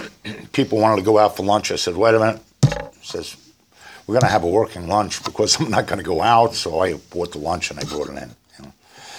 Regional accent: Brooklyn, New York, United States; accent: Brooklyn; maybe it was my Brooklyn accent, but this is a southern town

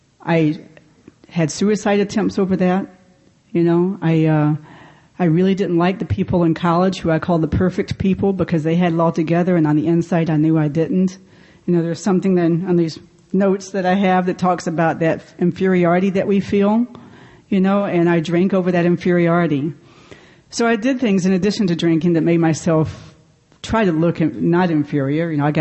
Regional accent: Atlanta, Georgia, United States; born there; also born or lived in New York City / Davenport, Iowa; I'm from New York City. Yeah! But I got sober in Davenport, Iowa. Yeah. And I was born right here in Atlanta, Georgia. So I'm back home again.

